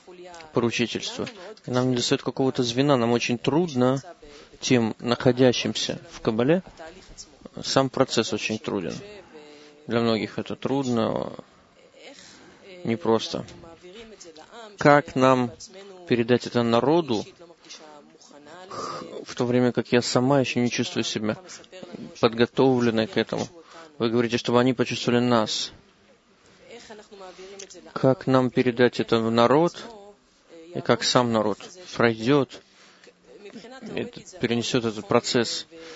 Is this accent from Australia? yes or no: yes; Australia; now in Israel; Я приехал из Австралии, сейчас уже живу здесь, в Израиле.